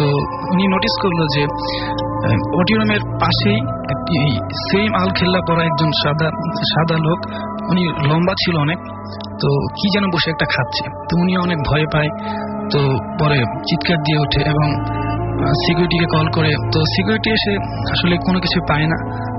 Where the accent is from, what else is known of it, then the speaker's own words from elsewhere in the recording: Gazipur, Dhaka Division, Bangladesh; now in Dhaka, Bangladesh; আমার home town Gazipur